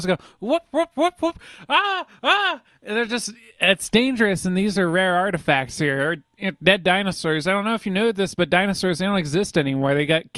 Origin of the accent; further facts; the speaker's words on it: Thermopolis, Wyoming, United States; I'm from Wyoming, born and raised. Thermopolis.